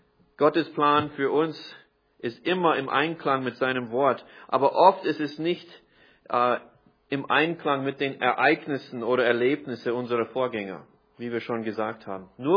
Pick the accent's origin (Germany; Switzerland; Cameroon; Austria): Austria; Vienna; born there; So, ich bin in Wien zwar geboren, aber ich bin jetzt vom Staatsbürgerschaft kein Österreicher.